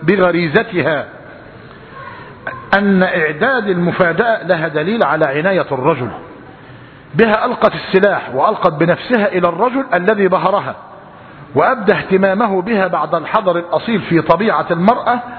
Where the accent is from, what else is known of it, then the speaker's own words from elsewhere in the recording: Egypt; مش ده اللي موجود عندنا في مصر؟ فلماذا نسبه إلى أمه؟ هذا في أرضنا